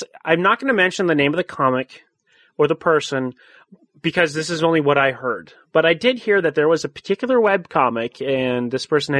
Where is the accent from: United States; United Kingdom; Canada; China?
United States; I'm an American. I believe in the rights of, you know, right of religion and everything to practice their own.